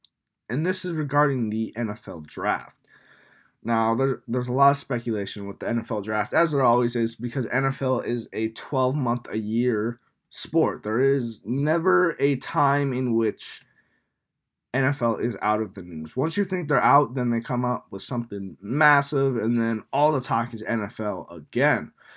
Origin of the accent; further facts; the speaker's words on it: Minnesota, United States; Now, if you are familiar with this channel, I am from Minnesota, so I'm kind of engulfed in all of this Minnesota sports news.